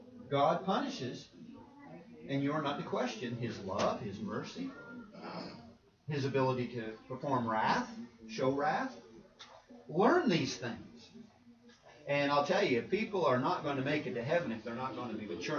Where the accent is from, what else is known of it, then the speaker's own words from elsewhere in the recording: Canada; Of course, I'm from Canada.